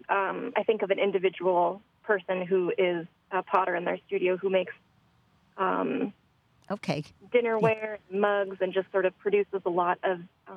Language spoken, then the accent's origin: English; East Coast, United States; now in Oregon, United States; I am originally from the East Coast, mm-hmm. I attended art school in Boston for a year before taking off for a long time. I moved to Oregon about 16 years ago